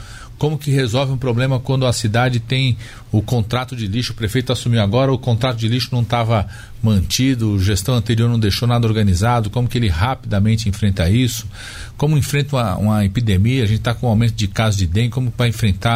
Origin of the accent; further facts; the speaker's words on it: São Paulo, Brazil; Eu sou da cidade de São Paulo